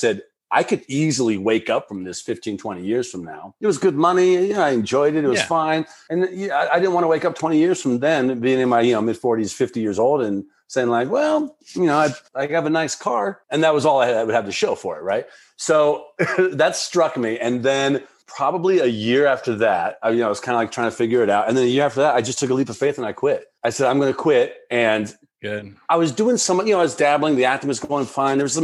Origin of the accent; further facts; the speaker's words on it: Albuquerque, New Mexico, United States; And I'm from Albuquerque, New Mexico, and it's a very lovely state, but a very content state.